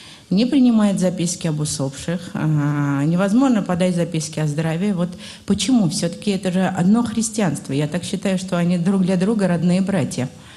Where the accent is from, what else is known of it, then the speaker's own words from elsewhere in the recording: Russia; also born or lived in Armenia; родилась в Армении, меня крестили в Григорианской церкви. Так получилось, что мои родители уже давно приехали в Россию, я с детства живу тут.